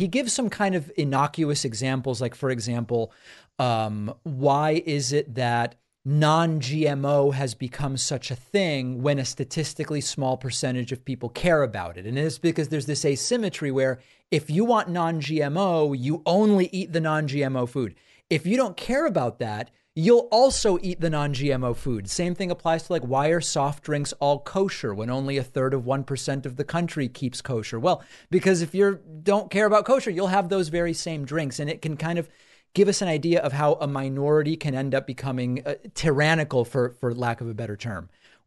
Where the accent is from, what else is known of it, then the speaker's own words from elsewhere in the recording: Argentina; I'm from Argentina and I followed Latin American politics relatively closely